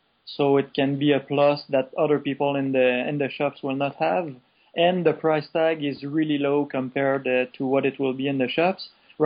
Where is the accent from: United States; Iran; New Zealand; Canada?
Canada; Quebec City, Quebec; So we went to a convention because we're from Quebec City.